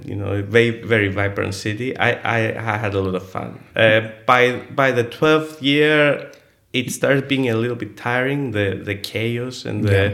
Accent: Nicosia, Nicosia District, Cyprus; also born or lived in Athens, Greece; I grew up in Lefkosia, in the center of Nicosia, and then I went to Greece to study physics, and I was there for 12 years.

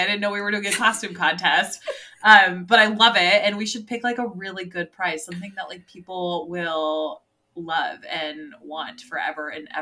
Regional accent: California, United States; now in Oregon, United States; like, when I was growing up in California, I always thought that Oregon was like so boring.

